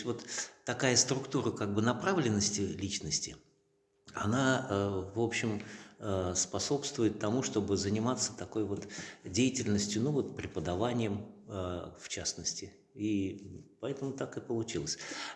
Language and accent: Russian; Armavir, Krasnodar Krai, Russia; also born or lived in Saratov / Volsk; Я родился в Саратове. Вот. Но потом как-то мы переезжали. Я жил в Вольске, тоже в Саратовской области. Там в школе учился. А потом я жил в городе Армавире, Краснодарского края. И там вот, в общем-то, окончил школу, оттуда и в армию ушел.